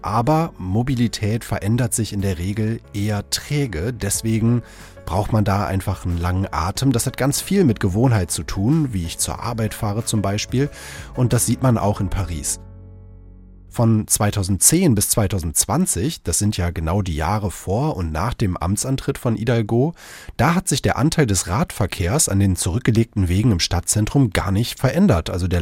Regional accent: Münster, North Rhine-Westphalia, Germany; Wenn ich es jetzt mal vergleiche mit meiner Heimatstadt Münster

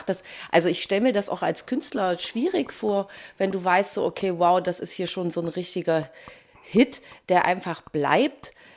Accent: Pinneberg, Schleswig-Holstein, Germany; wir kommen irgendwie aus Pinneberg und aus dem Rand

